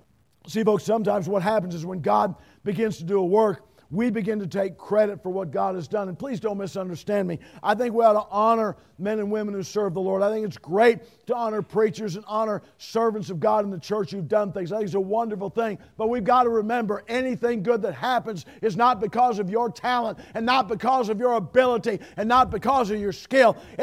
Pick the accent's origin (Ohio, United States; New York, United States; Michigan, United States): Ohio, United States; Middletown; Guys, I'm a city kid. I grew up in Middletown, Ohio. Where's Middletown?